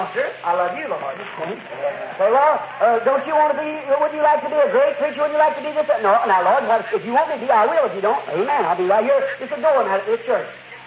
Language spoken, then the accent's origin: English; United States; I'm an American, you know I am.